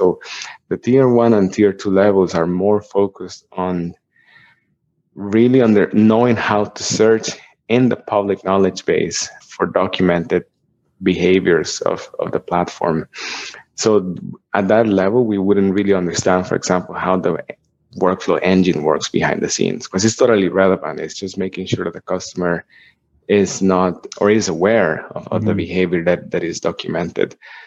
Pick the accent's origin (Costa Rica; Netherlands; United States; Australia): Costa Rica; now in Ireland; I'm from Costa Rica in Central America, but I'm actually in Ireland right now. I've been here for 6 years.